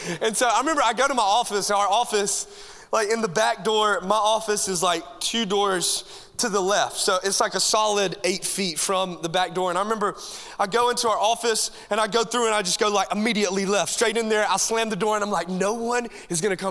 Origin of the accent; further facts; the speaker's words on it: Coleman, United States; Well, I'm super pumped to be here in my hometown, Coleman, and man, I can't ever approach the stage without giving it some honor.